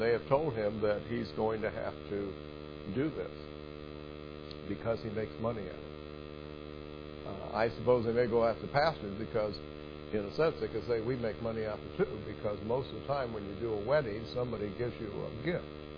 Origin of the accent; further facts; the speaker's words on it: United States; born there; I am so thankful I had the privilege of being born here and being an American and being a part of this country.